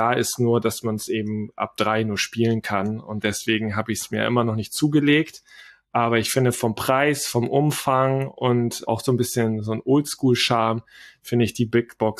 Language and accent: German; Hamburg, Germany; Das Spiel irgendwie mit der Hanse, ich komme aus Hamburg, das hat mich irgendwie immer gereizt.